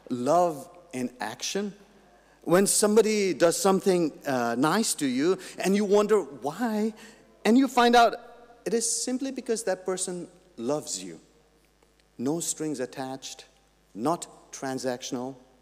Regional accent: Nepal; now in Australia; When I was growing up in Nepal in the 80s and 90s, my friends and I were very influenced by American music.

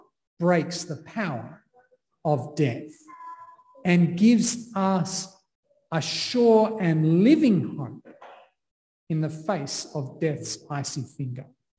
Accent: Sydney, New South Wales, Australia; When I was a kid growing up in Sydney, I remember they would always auction the first box of cherries for the season.

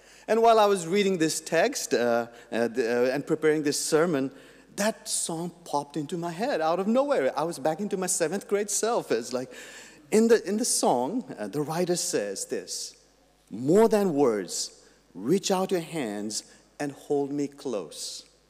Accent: Nepal; now in Australia; When I was growing up in Nepal in the 80s and 90s, my friends and I were very influenced by American music.

